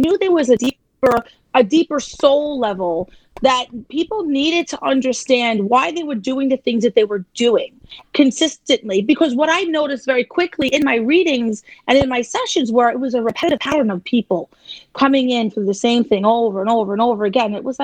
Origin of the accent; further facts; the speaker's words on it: New York City, New York, United States; No, I'm from Staten Island.